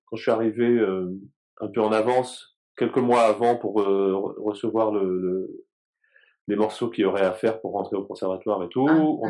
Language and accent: French; Guadeloupe; Donc, en fait, j'ai grandi en Guadeloupe.